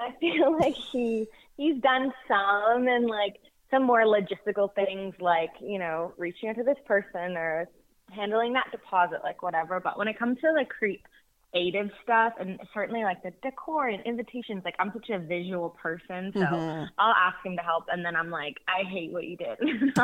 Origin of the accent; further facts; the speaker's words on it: Canada; And she was from Canada and I was from Canada.